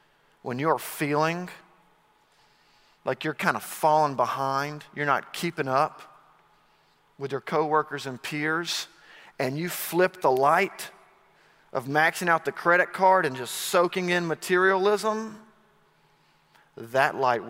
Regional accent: Auburn, Alabama, United States; I remember being a little boy growing up in Auburn, Alabama

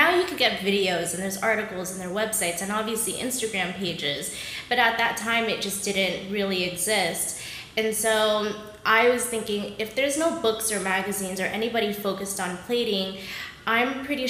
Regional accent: Florida, United States; No, but I grew up in Florida. And back there, at that time period too, like food, like really good food didn't really exist.

